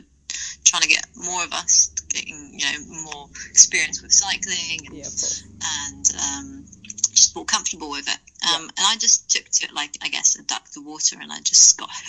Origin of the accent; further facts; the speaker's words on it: United Kingdom; so like you can probably obviously tell I'm British.